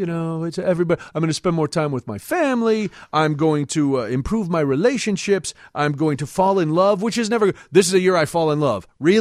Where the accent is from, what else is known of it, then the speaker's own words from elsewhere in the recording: Ireland; I am Irish